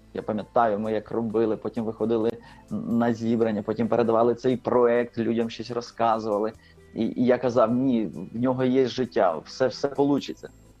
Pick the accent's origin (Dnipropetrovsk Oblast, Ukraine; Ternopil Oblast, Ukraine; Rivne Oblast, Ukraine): Rivne Oblast, Ukraine; Stepan; Я родом з Рівненської області, із такого містечка Степань.